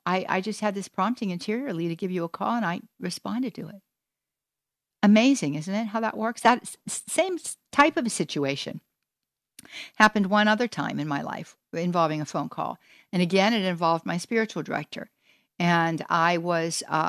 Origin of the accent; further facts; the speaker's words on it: Florida, United States; See, I'm from Pinellas County. And I am from the east side of Pinellas County